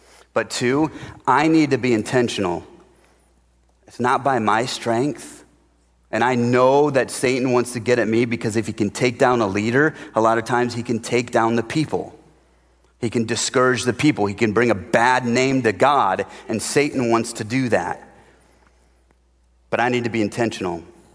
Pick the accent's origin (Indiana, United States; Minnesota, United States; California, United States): Indiana, United States; Sorry, I grew up in Northern Indiana. That's just what I am.